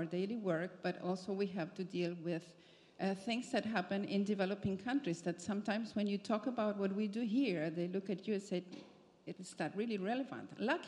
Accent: Argentina; English is a second language; I'm from Argentina.

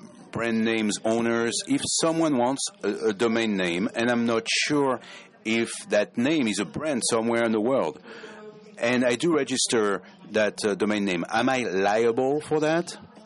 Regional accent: Cameroon; from Cameroon, and I am a fellow.

